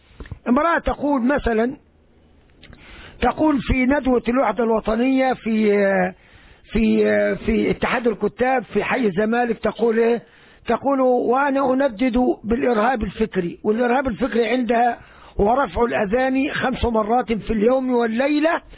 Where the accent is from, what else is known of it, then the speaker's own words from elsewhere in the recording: Egypt; وغير من ساداتي علماء مصر. هذه بلدتنا وديارنا